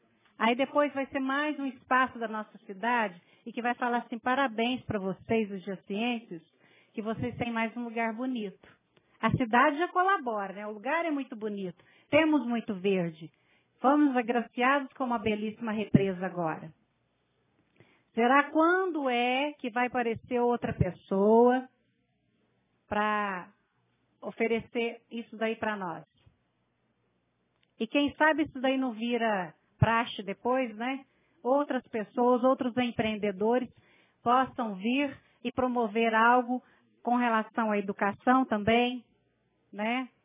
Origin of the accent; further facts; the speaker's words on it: Jaci, São Paulo, Brazil; Sou de Jaci